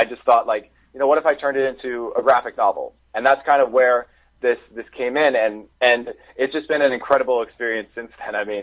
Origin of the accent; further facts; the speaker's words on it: New Jersey, United States; moved away as an adult; now in California, United States; I grew up in New Jersey. I came out to California for college, and I've been here since then.